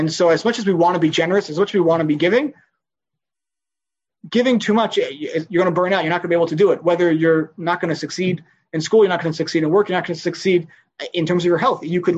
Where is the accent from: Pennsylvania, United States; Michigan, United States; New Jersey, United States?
New Jersey, United States; Livingston; I grew up in Livingston, New Jersey, and Livingston, New Jersey was privileged to have an incredible, incredible rabbi